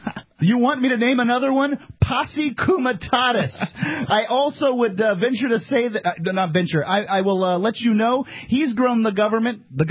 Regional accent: United States; No, I'm from America.

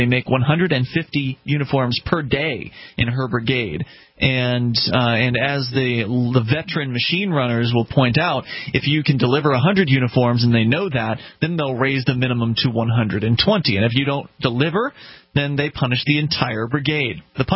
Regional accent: Florida, United States; now in New Hampshire, United States; the reason why you and I moved here, Johnny Ray, from different places. You came from North Carolina, I came from Florida.

